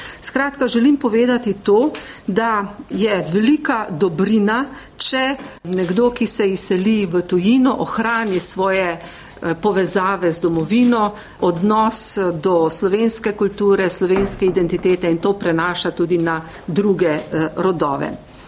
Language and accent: Slovenian; Drava, Slovenia; also born or lived in Maribor; Rojena sem v Mariboru, mladost sem pa preživela v Slovenskih Goricah, tik ob meji z Republiko Avstrijo.